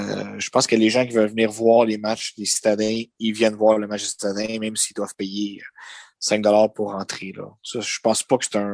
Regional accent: Portugal; je suis portugais

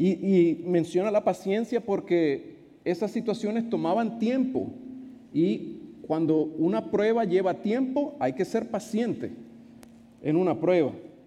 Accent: Venezuela; Yo vengo de Venezuela.

